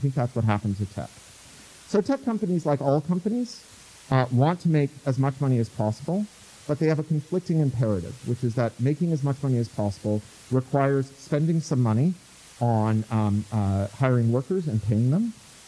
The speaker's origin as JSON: {"language": "English", "town": "Toronto", "region": "Ontario", "country": "Canada", "tie": "born or raised there", "said": "If you've ever gone to a county fair, I grew up in Toronto"}